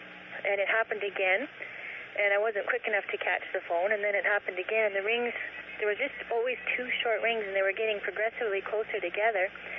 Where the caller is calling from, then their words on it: Kenora, Ontario, Canada; Hi. I'm calling from Kenora, Ontario.